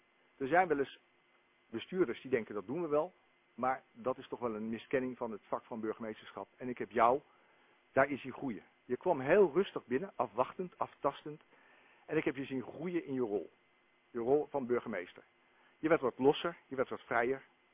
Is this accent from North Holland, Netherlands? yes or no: no; Delft, South Holland, Netherlands; Ik kom uit Delft, dus voor mij zijn het nog steeds de 3B-gemeentes.